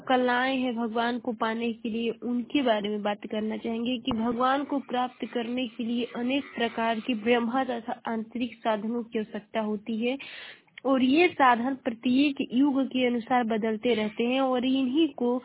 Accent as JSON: {"language": "Hindi", "region": "Uttar Pradesh", "country": "India", "said": "और मैं बलिया जिले की निवासी हूँ।"}